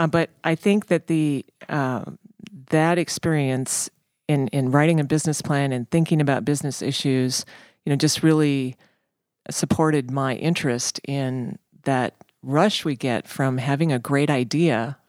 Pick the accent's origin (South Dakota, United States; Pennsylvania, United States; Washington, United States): South Dakota, United States; Kimball; I grew up in Kimball, South Dakota, lived in a two-story, four-square house on Main Street in Kimball.